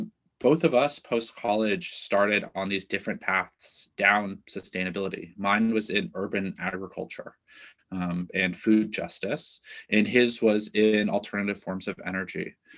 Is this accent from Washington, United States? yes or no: no; California, United States; I grew up in the Bay Area. It was not a thing. And it's now totally a thing.